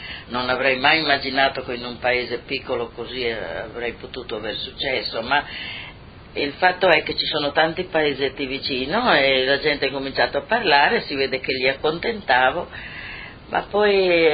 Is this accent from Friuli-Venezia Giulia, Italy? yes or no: yes; Basilea di Spilimbergo, Friuli-Venezia Giulia, Italy; Sono nata a Basilea di Spilimbergo.